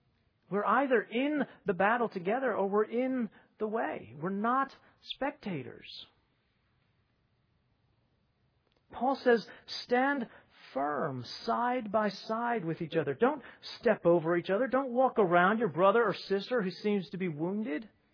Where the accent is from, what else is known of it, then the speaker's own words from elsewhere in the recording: United States; And I am an American Christian, and so I fully admit that I am right there.